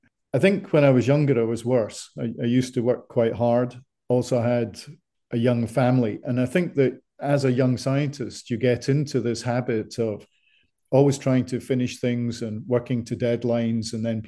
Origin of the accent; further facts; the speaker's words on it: Scotland, United Kingdom; And then a job in Scotland, and I am Scottish, came up.